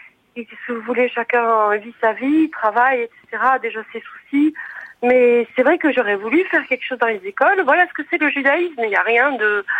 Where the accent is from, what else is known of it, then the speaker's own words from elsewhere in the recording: France; je suis française, je suis femme, je suis artiste, je suis pauvre